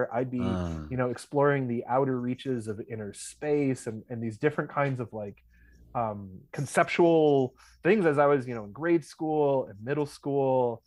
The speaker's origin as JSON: {"language": "English", "town": "Milwaukee", "region": "Wisconsin", "country": "United States", "tie": "born or raised there", "said": "you see the facades like that every day growing up in Milwaukee."}